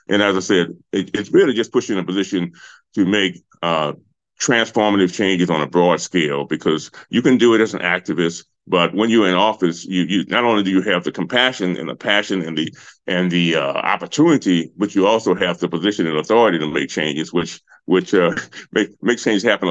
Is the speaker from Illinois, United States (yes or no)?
no; Luxury, Louisiana, United States; I'm from a small town in St. James Parish, Luxury, Louisiana. Small town of 5,000 people, and we're about midways between New Orleans and Baton Rouge.